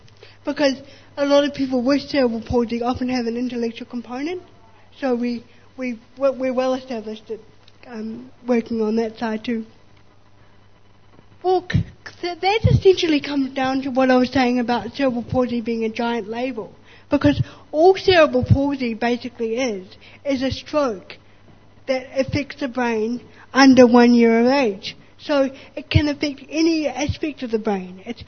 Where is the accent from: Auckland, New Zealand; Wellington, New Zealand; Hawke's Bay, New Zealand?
Auckland, New Zealand; Titirangi; I was born in Titirangi. Yay! Go to the ring! But I moved to Auckland very quickly after we realised how sick I was going to be